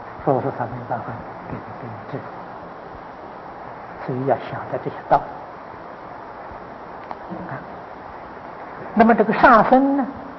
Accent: Taiwan; 我们台湾人所吃的世界第一啊

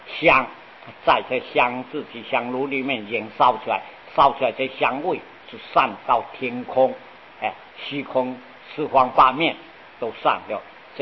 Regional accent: China; 我们中国人啊都喜欢一直晒他和菩萨的圣号

